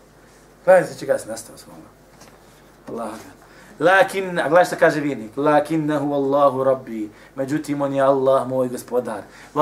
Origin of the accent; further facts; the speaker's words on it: Bosnia & Herzegovina; I bojim se da je ovo stanje dosta naših bošnjaka, muslimana, kod nas u Bosni i Hercegovini.